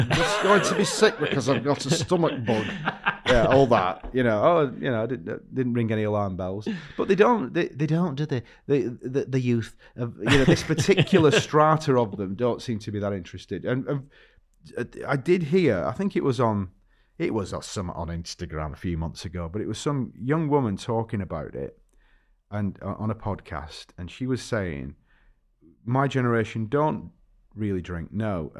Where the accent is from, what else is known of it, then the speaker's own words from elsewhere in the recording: Ireland; I'm basically an Irish Catholic, so it's in the blood.